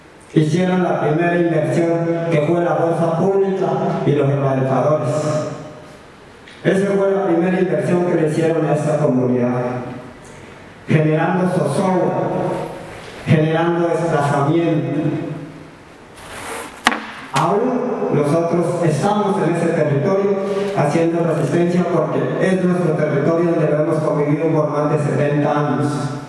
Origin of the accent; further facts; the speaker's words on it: Colombia; born there; en esa región donde hoy es mi tierra natal, donde yo nací, hay gente del Putumayo, del Caquetá, del Guaviare, de aquí del Cauca, del Nariño.